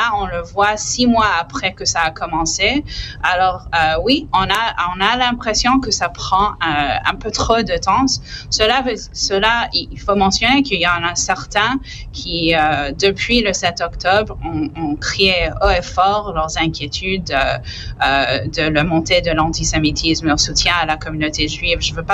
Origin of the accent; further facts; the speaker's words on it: Quebec, Canada; comme communauté, en tant que Québécois